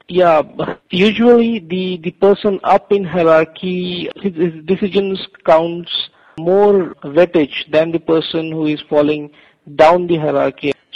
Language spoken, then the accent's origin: English; India; English is a second language; For me, as an Indian, the reasonable working day starts from 9 and ends at 6 o'clock. But again, that concept is no more in India as well, since India is also progressing a lot.